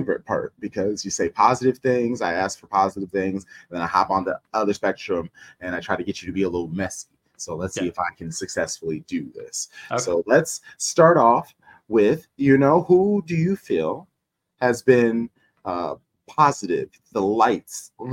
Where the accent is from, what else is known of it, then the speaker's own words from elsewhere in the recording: United States; because I especially as an American, there's so much I don't know.